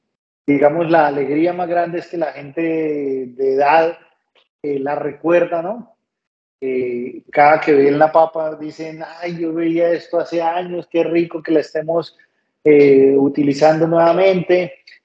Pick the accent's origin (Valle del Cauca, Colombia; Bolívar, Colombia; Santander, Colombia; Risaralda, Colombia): Santander, Colombia; soy el único santandereano que no vive de la yuca, sino de la papa. Pero el sector donde nacieron mis papás, que son campesinos, yo soy hijo de padres de origen campesino